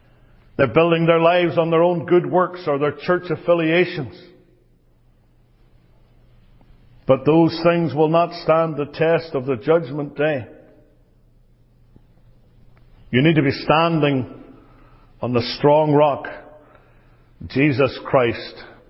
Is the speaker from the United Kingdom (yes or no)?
yes; Northern Ireland, United Kingdom; back in my home country in Northern Ireland. It's in County Down.